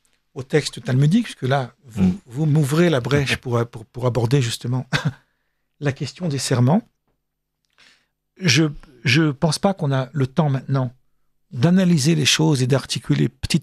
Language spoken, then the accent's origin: French; France; born there; Je suis français, j'ai mes papiers sont français, je suis né en France. Bon, mes parents étaient de Tunisie, mais ils sont venus 10 ans avant ma naissance.